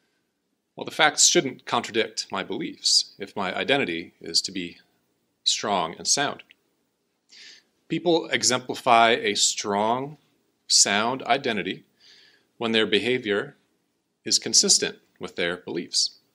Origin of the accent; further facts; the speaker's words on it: Wisconsin, United States; born there; now in Colorado, United States; I was born in Wisconsin. I'm a Packer fan. I always will be. And I will always consider Wisconsin home, even though I happily reside here in Colorado, one of the most beautiful places on the planet.